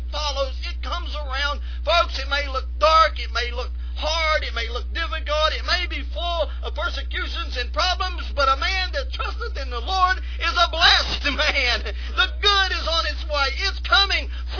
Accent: West Virginia, United States; because he was from West Virginia and I was from West Virginia, and I liked the outdoors

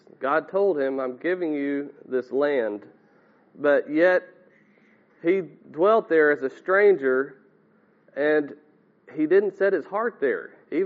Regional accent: Guthrie, Oklahoma, United States; I'm from Guthrie, Oklahoma.

